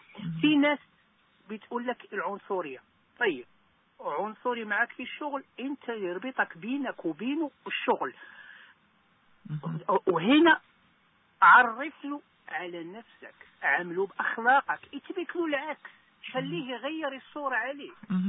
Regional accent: Morocco; moved away as an adult; سواء في بلدي المغرب او هنا او في اي دولة عابر سبيل

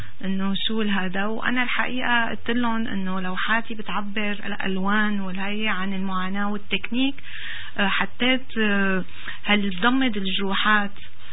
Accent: Syria; moved away as an adult; أنه أنا من سوريا جاية، وأنه نتيجة هالحرب تركت بلدي.

